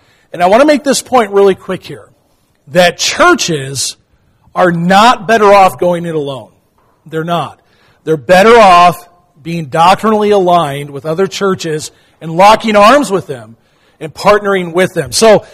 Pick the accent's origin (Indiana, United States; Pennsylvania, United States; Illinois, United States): Illinois, United States; Chicago; And growing up in Chicago, it's just in my DNA to be a fan of the Chicago Cubs.